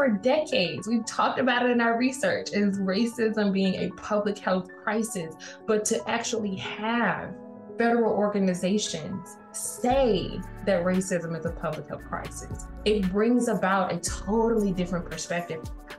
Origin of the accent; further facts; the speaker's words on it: Jackson, Mississippi, United States; I'm from Mississippi. I was raised in Jackson.